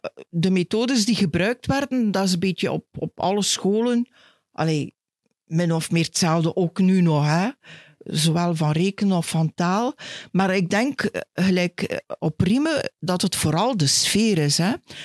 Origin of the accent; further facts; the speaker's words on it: Ertvelde, East Flanders, Belgium; ik ben op Aertvelde geboren en woonde op Aertvelde.